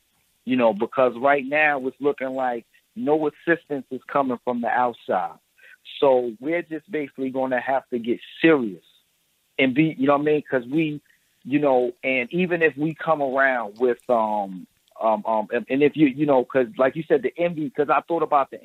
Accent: Newark, New Jersey, United States; But that informant culture, because I'm from Newark, New Jersey, mm-hmm. and I'm seeing that a lot.

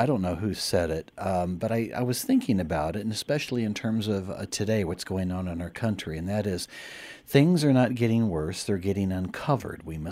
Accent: Springfield, Illinois, United States; my all-time hero was Abraham Lincoln growing up in Springfield, Illinois myself

